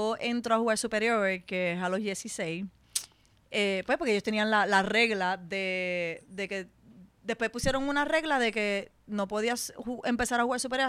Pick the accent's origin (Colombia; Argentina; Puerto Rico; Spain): Puerto Rico; Levittown, Toa Baja; Nosotros somos de Levitown, de la segunda. Nos criamos ahí, estuvimos viviendo ahí por 21 años hasta que me fui para la universidad. Mis papás decidieron mudarse.